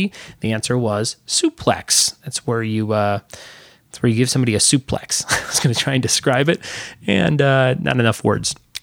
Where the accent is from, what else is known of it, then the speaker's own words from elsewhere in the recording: Crestwood, Illinois, United States; My hometown, Chicago. Number two. My real hometown is actually Crestwood, Illinois, which is near Chicago.